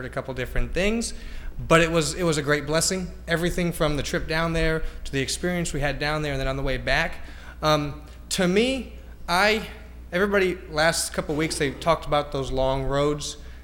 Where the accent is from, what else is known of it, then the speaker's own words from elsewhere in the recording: Romania; I'm actually from Romania. You guys know my family is missionaries over there.